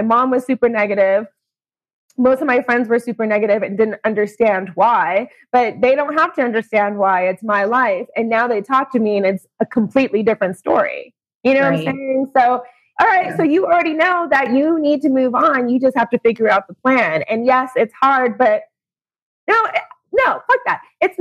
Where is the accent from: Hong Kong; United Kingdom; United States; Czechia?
United States; because we are American and we are taught that we are awesome and that we are the best country in the world.